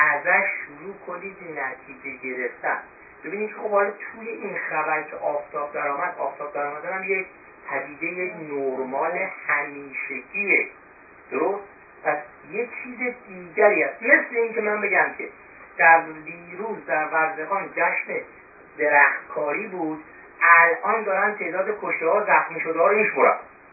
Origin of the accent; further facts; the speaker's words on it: Iran; moved away; 40 سال بیش از ایران آمدم بیرون